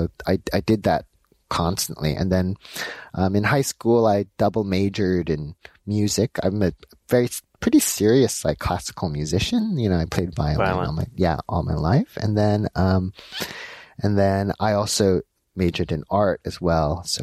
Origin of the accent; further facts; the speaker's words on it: Los Angeles, California, United States; So I was born in Los Angeles. My parents are Korean. I grew up in LA.